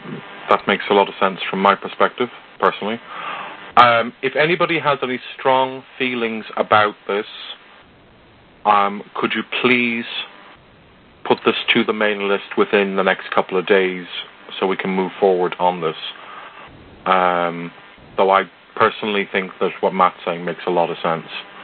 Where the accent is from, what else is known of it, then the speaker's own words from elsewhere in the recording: Ireland; which isn't a challenge for me. I am Irish, after all.